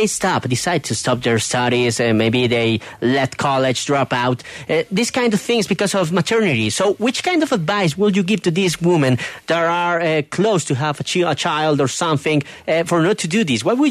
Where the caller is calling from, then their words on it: Bogota, Bogotá, Colombia; English is a second language; we're calling from Bogota, from Colombia, in South America.